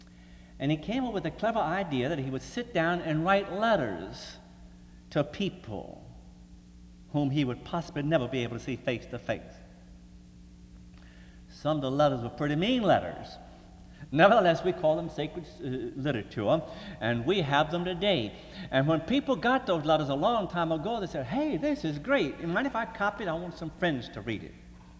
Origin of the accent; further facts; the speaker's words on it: Portsmouth, Virginia, United States; I grew up in Portsmouth, Virginia, and two doors down the street from me lived a real nice man named Mr. Wimmer.